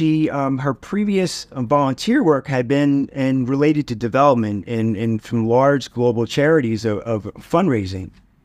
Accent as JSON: {"language": "English", "region": "Florida", "country": "United States", "tie": "born or raised there", "said": "born and raised in South Florida. And growing up in the 70s and early 80s, two words you wouldn't necessarily associate with South Florida are technology and medicine."}